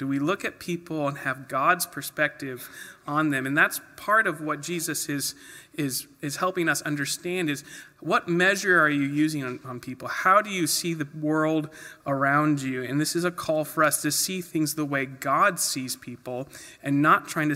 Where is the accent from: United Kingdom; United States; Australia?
United States; Wasilla, Alaska; I grew up here in Wasilla, so I'm used to thousands, not millions in one area.